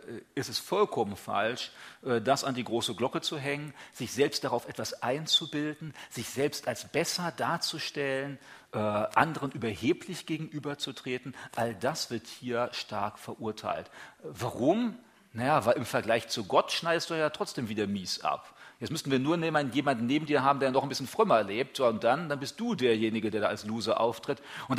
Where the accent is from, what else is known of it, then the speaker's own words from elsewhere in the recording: Germany; Wir als Deutsche sind die Schlimmsten überhaupt